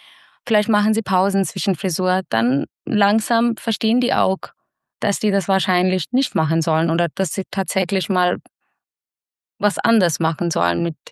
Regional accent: central India, India; moved away; ich komme aus Mittelindien und Winter ist an 20 Grad, super angenehm.

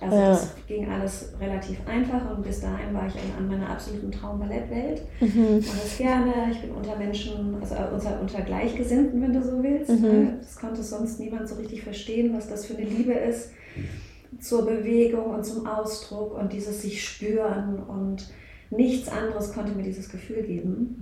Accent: Rhineland-Palatinate, Germany; now in Berlin, Germany; ich komme ja nicht aus Berlin, sondern da aus Rheinland-Pfalz.

